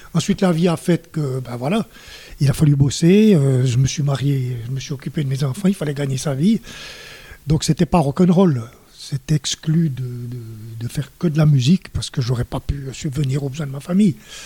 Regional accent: Bern, Switzerland; born there; Alors, je suis né à Berne.

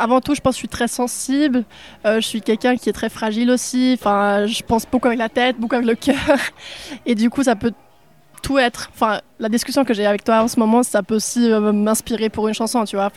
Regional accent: Germany; also born or lived in Switzerland; comme j'ai grandi en Allemagne, même si je suis suisse, ma langue de musique, c'était toujours l'allemand, le bon allemand. Comme Fribourg, ça m'a apporté le français.

